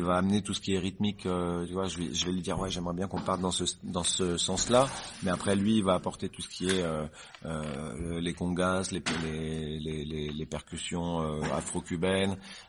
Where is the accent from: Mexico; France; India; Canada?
France; Paris, Île-de-France; J'étais parisien